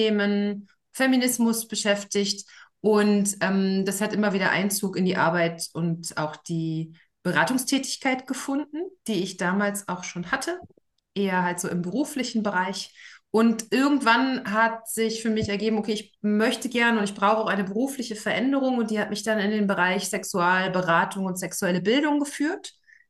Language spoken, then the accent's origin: German; Dresden, Saxony, Germany; ich fange mal vielleicht als Dresdnerin, ich fange einfach mal an.